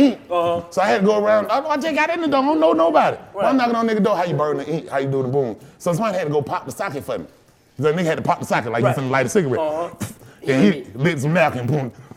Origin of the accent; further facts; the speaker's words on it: Atlanta, Georgia, United States; So I came from Bankhead for what I seen in Bankhead.